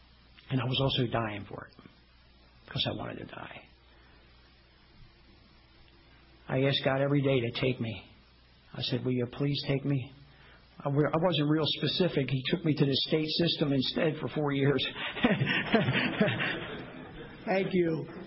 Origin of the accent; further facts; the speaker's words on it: Baltimore, Maryland, United States; I'm originally from Baltimore City, born and raised. I'm 1 of 6, Irish, Italian, Catholic.